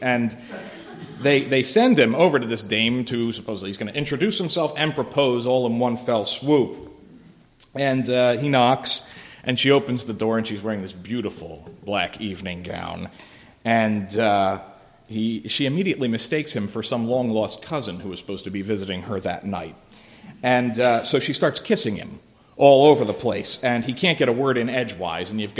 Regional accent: Philadelphia, Pennsylvania, United States; I know this because I'm from Philly.

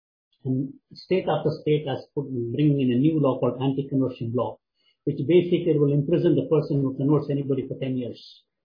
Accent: India; I want to apply this situation to a specific situation, which is concerning my home country, India.

